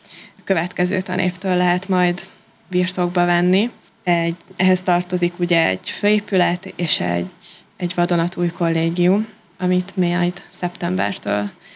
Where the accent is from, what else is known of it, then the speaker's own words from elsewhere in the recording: Szeged, Csongrád-Csanád, Hungary; now in Budapest, Hungary; Ugye, hogy Szegedről felkerültem Pestre, volt bennem egy kis félelem, hogy vajon hogy fogok tudni eligazodni a nagyvárosban